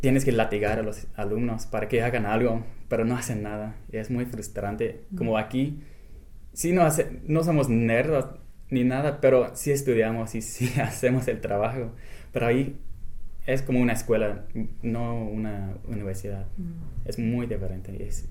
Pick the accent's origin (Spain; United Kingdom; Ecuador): United Kingdom; England; Spanish is a second language; ¿de dónde eres? Pues de Inglaterra.